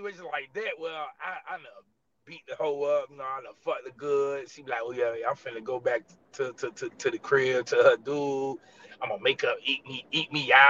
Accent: Opa-locka, Florida, United States; Yeah, Opa-locka, you're going to be looking for a bullet, because, look, one thing, I'm from Opa-locka

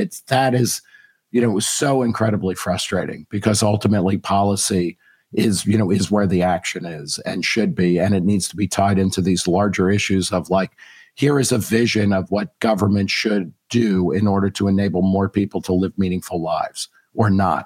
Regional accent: United States; You know, I'm an American, so I realize everything revolves around America.

